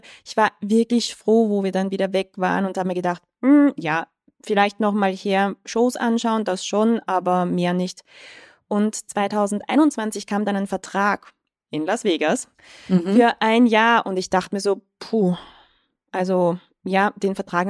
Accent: Austria; Und wir sind ja Österreicher, also Tommy eigentlich Deutscher.

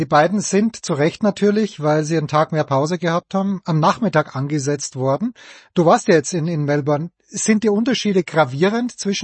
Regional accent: Austria; Ich bin Österreicher.

